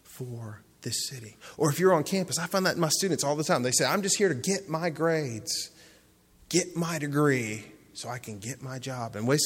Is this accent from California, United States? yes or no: no; Alabama, United States; I'm from Alabama. Great place.